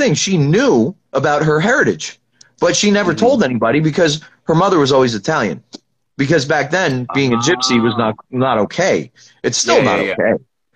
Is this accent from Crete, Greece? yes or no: yes; Crete, Greece; And also, another thing is I'm from the Isle of Crete. Cretian.